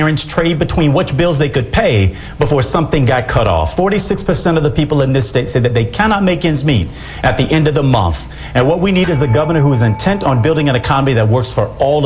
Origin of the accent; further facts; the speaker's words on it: Miami, Florida, United States; Yeah, I was born and raised in Miami-Dade, Florida, in a neighborhood called Richmond Heights.